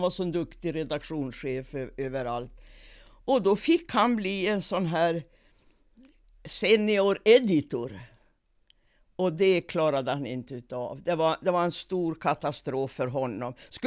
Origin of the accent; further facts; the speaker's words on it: Sweden; För jag kom ju dit som alla svenskar, vi är ju så ännu.